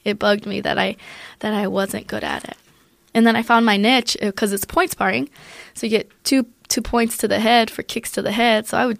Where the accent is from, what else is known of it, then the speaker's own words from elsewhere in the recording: Aurora, Colorado, United States; also born or lived in Germany; Then we lived in Germany for a little bit when I was younger, and then back to Colorado, and I grew up in Aurora, Colorado.